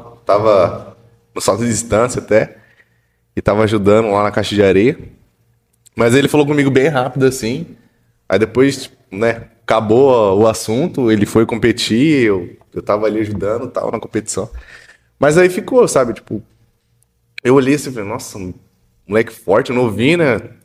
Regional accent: Americana, São Paulo, Brazil; sou de americano, pra quem não sabe, né? Pra quem não conhece, sou do interior de São Paulo, né? Americana

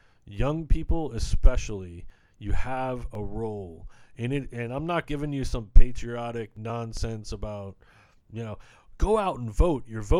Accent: United States; I'm American, so the closest I've got is, you know, Trump, and it's done horrible things to the United States.

